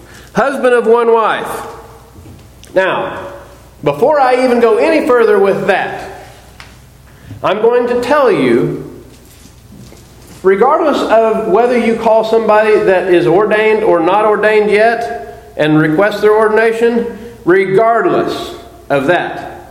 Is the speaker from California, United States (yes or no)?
no; Missouri, United States; Coming from Missouri, I grew up in Missouri.